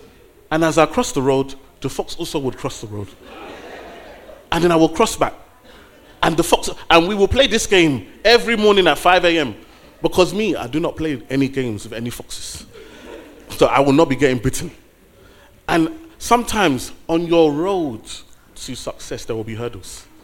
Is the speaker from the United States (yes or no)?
no; Nigeria; And so being Nigerian, it's not, you know, you don't get beats the normal way.